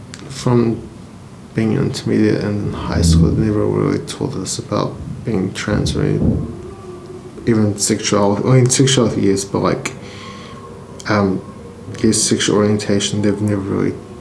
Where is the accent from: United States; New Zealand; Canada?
New Zealand; Christchurch, Canterbury; also born or lived in Serbia; Yeah, I grew up in Christchurch.